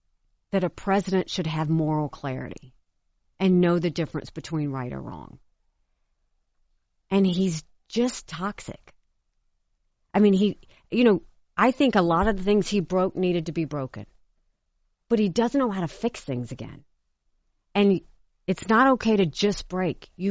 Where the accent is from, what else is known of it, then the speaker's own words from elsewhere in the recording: Bamberg, South Carolina, United States; the unheard, unseen are people like where I grew up in Bamberg, South Carolina.